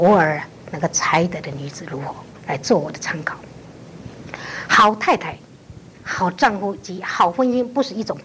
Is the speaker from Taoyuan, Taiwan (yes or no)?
no; Taishan, New Taipei, Taiwan; 我从前在泰山我们乡下的时候